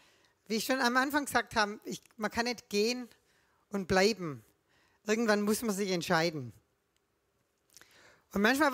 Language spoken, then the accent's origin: German; Nagold, Baden-Württemberg, Germany; Ich komme aus Nagold, hier aus dieser kleinen Stadt.